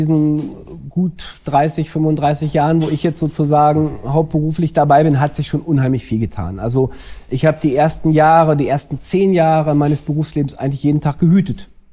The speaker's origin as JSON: {"language": "German", "region": "Lower Saxony", "country": "Germany", "said": "Und ursprünglich kam ich aus dem Landkreis Gifhorn"}